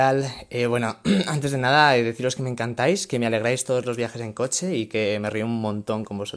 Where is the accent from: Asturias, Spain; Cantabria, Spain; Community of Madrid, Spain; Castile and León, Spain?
Community of Madrid, Spain; Madrid; now in Pamplona, Spain; yo soy de Madrid, pero estoy viviendo ahora mismo en Pamplona, Iruña.